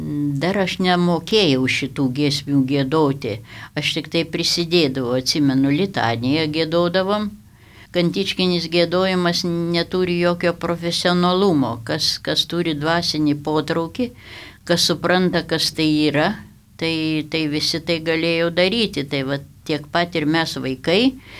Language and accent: Lithuanian; Aukštaitija, Lithuania; nors aš esu aukštaitė